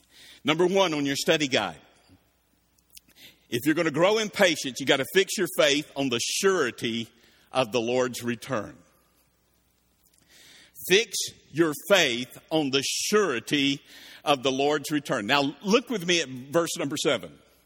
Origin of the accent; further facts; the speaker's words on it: Marietta, United States; We grew up in Marietta.